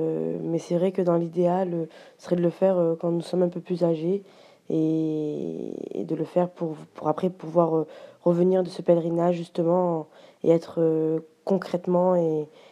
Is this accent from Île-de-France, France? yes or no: no; Marseille, Provence-Alpes-Côte d'Azur, France; born there; Je suis née en France, plus précisément à Marseille.